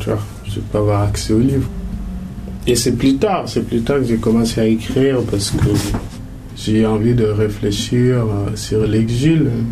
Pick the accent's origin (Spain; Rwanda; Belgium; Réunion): Belgium; Brussels; De Bruxelles.